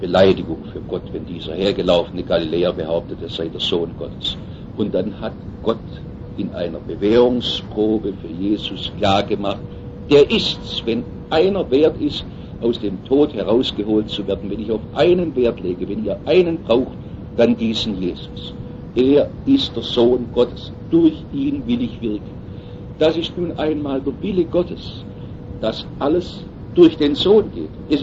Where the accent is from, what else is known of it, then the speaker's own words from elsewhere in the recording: Korntal, Baden-Württemberg, Germany; Ich komme aus Korntal.